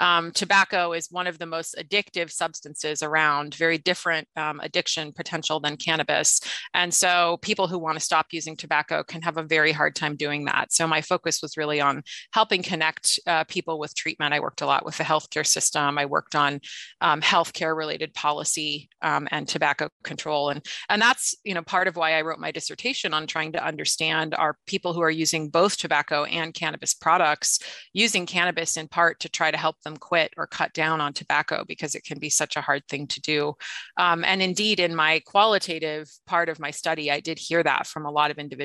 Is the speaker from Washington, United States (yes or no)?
yes; Washington, United States; my home state of Washington did legalize.